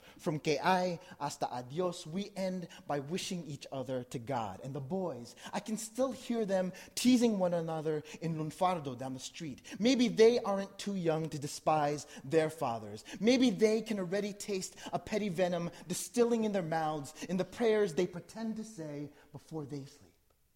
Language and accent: English; New Jersey, United States; first language English; I was born and raised in Jersey, so my first language is English.